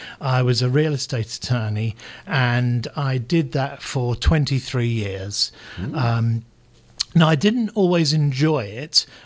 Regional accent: London, United Kingdom; moved away; No, I'm originally from the UK. I come from London, England.

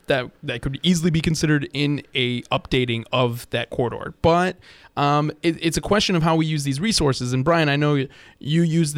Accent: Milwaukee, Wisconsin, United States; I'm born and raised in the Milwaukee area

